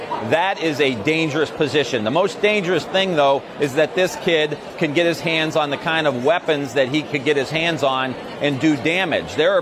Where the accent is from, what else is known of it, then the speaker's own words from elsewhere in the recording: Ohio, United States; And I come from Ohio. We hunt.